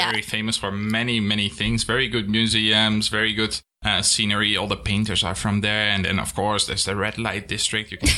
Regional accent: Green Heart, Netherlands; English is a second language; And as I said, I'm from the Green Heart. So in the Green Heart, it's very famous that there's a lot of flower business.

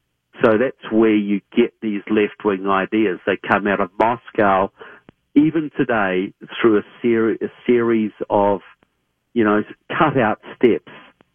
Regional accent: Christchurch, Canterbury, New Zealand; accent: southern; I come from Christchurch, New Zealand, so I have a southern accent, right? I've been coming to the United States probably about 10 years.

